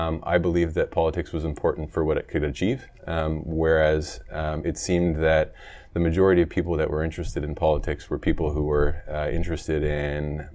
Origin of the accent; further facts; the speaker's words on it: British Columbia, Canada; I grew up in the Lower Mainland